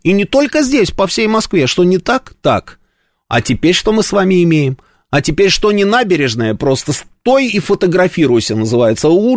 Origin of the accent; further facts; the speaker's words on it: Transnistria, Moldova; Я из Приднестровья